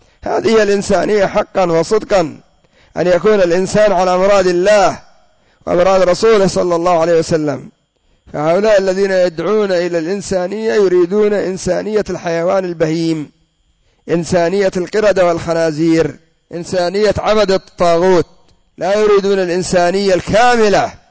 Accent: Yemen; وكان عندنا في اليمن مصنع لكن دمره الله

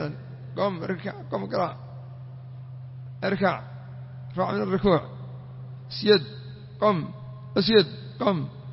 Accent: Yemen; مثل عندنا في اليمن أسس حزب الحوثيين طائش

